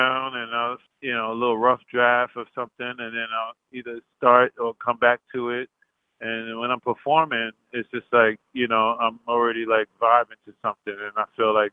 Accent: New York City, New York, United States; Well, I grew up in New York City, which is, you know, New York City is an eclectic city

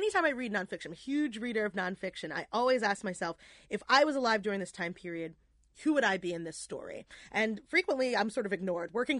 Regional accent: Philadelphia, Pennsylvania, United States; moved away; Growing up in Philadelphia, it's just a part of your childhood.

